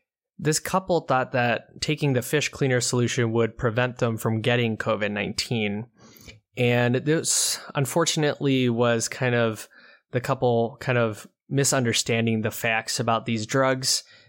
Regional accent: Ann Arbor, Michigan, United States; For example, here at my hometown of Ann Arbor, Michigan, there is a large hospital system

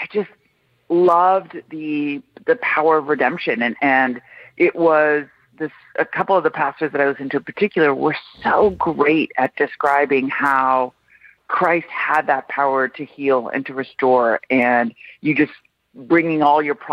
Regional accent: Beverly Hills, California, United States; I was raised in Beverly Hills, California, and I was raised to, my parents are immigrants from Iran. I was born in the United States, but they immigrated. I grew up secular.

